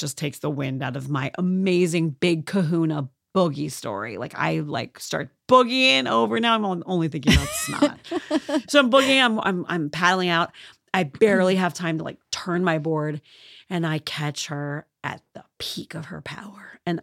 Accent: Midwest, United States; I don't care, because I grew up in the Midwest, so the Pacific Ocean is still the most exotic thing I've ever seen in my life.

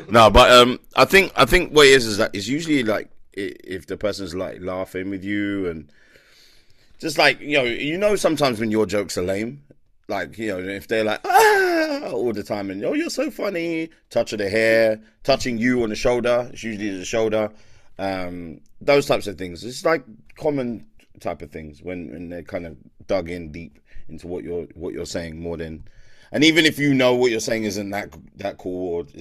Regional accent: Miami, Florida, United States; Miami is my Monaco. This is my hometown.

